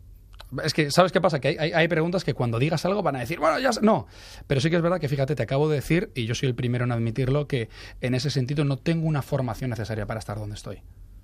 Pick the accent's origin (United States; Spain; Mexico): Spain; Solo somos 2 españoles.